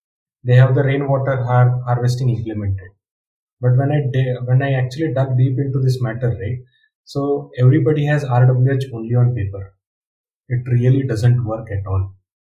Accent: Hubballi, Karnataka, India; now in Bengaluru, India; I'm basically from Hubballi in North Karnataka, now married and settled in Bengaluru.

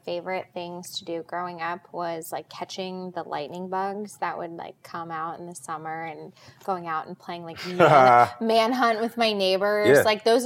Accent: Maryland, United States; but I'm from Maryland

